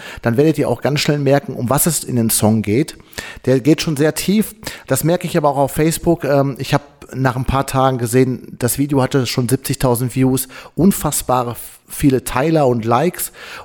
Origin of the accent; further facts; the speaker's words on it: North Rhine-Westphalia, Germany; ich komme aus dem Sauerland